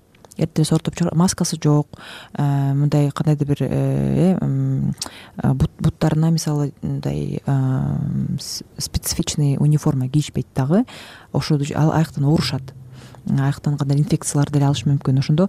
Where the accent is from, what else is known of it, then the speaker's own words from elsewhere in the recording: Talas Region, Kyrgyzstan; also born or lived in Bishkek / Zurich; мен мындай Бишкекте жүрүп, анан Цюрихте жашап, бүгүн Таласка барам, өзүм Таластан болом.